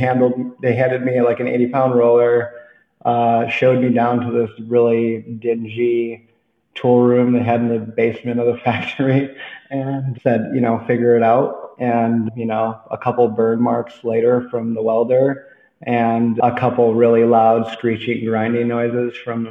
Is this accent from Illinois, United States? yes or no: yes; Illinois, United States; I grew up in the Rust Belt up out of Chicago. A lot of people had lost their jobs to globalization. My hometown had lost like roughly 70% of its manufacturing output in that decade.